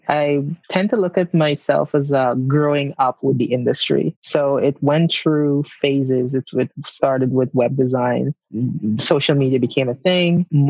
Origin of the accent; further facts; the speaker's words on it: Guyana; I'm originally from Guyana, which is a small country in South America.